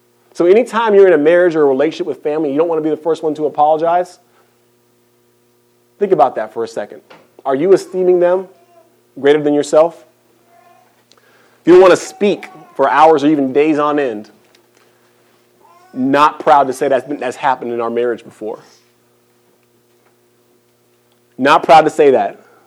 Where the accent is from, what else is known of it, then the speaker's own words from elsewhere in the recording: Texas, United States; You know, I was raised in God's country here in Texas.